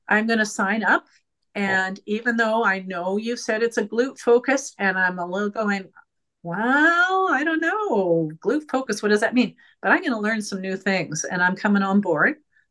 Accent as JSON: {"language": "English", "country": "Canada", "said": "I'm Canadian. It was in Canadian funds."}